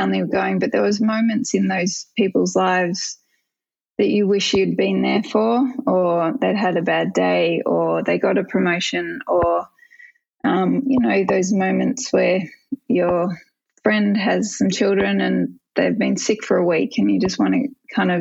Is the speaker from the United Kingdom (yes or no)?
no; Melbourne, Victoria, Australia; she's from the UK and I was from Melbourne, and so we're meeting in Sydney.